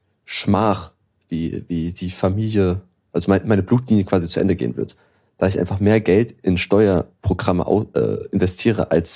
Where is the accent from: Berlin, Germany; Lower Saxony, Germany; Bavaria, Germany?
Berlin, Germany; ich bin Berliner Ghetto-Kind. Ich komme aus Berlin, ich komme aus dem Capital City.